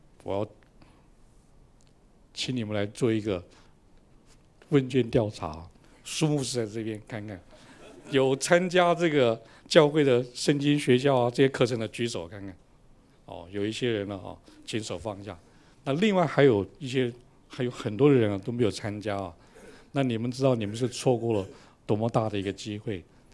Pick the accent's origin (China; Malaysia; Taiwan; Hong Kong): Taiwan; 我是从台湾来的，在台湾的男生呢都要当兵的